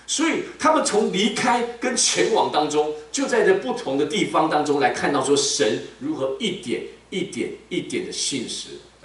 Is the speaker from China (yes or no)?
no; United States; 虽然我们美国人很喜欢讲 What is your permanent address?